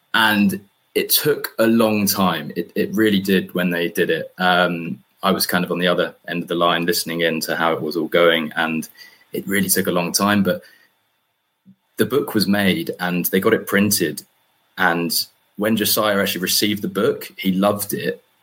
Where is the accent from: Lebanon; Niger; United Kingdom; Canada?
United Kingdom; Hildenborough, South East England; accent: English; now in California, United States; I'm from the UK, as you could probably tell by my posh English accent. I'm from a little town called Hildenborough, just below London. So I'm currently calling from California